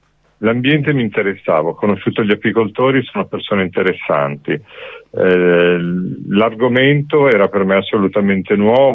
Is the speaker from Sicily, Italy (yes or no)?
no; Milan, Lombardy, Italy; Io sono nato e cresciuto a Milano